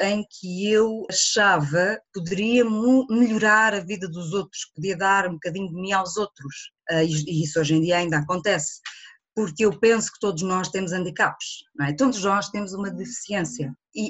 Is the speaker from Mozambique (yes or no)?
no; Cartaxo, Santarém, Portugal; born there; da cidade onde eu nasci, do Cartacho, na altura ainda era Vila